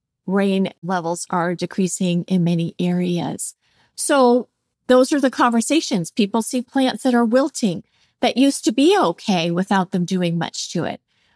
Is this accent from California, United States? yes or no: yes; California, United States; I come from Southern California, which is no stranger to droughts now and then. I moved to the desert where we do have drought now and then